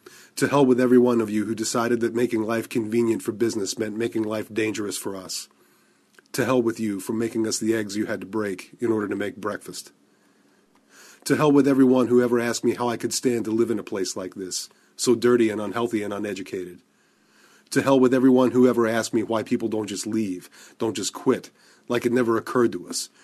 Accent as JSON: {"language": "English", "region": "West Virginia", "country": "United States"}